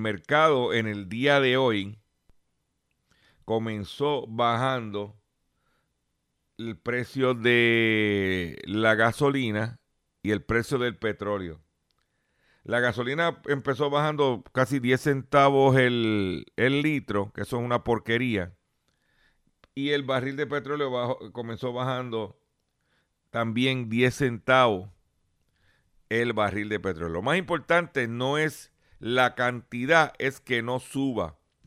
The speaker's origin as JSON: {"language": "Spanish", "town": "Lares", "country": "Puerto Rico", "said": "allá en Lares, en mi pueblo de Lares."}